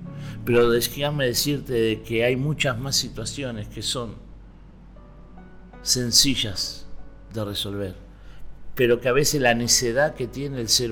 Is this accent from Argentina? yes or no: yes; Argentina; hay países como nuestro, Argentina, que es tan caro, que es la luz.